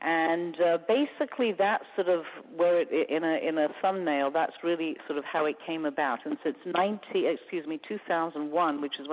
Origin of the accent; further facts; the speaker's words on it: England, United Kingdom; moved away; also born or lived in California; I'm originally from England, and in 1981, I moved to California